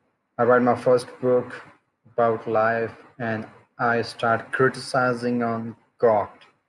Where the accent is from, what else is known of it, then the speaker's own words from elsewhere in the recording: Zafarabad, Azad Kashmir, Pakistan; I'm from Pakistan, Kashmir, in Zafarabad. A couple of years ago, 4 or 5 years ago, I left Islam.